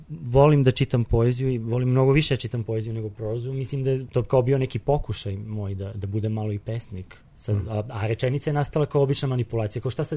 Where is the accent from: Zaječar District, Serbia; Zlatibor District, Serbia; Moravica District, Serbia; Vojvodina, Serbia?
Zaječar District, Serbia; Zaječar; also born or lived in Belgrade; Pa, ja sam u Zaječaru probao dobar broj godina. Rođen sam u Beogradu, međutim, tamo smo otišli. Prve dve godine sam živeo ovde, onda od treće do sedme između dva grada, treće do osme i onda već od druge poline prvog razreda do kraja osnovne škole tamo.